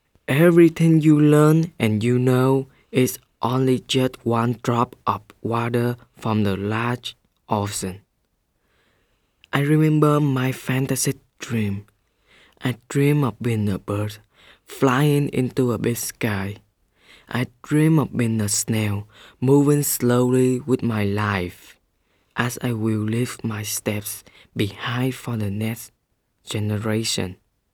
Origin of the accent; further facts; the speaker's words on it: Vietnam; I'm from Vietnam.